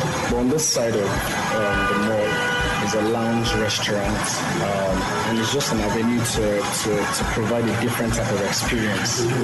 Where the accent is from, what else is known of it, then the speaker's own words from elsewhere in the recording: Ibadan, Oyo, Nigeria; I'm from here, I'm from Ibadan.